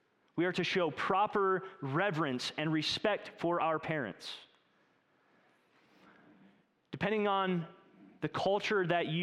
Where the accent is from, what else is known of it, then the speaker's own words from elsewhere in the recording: Midwest, United States; I was a boy from the Midwest, and I moved to the South.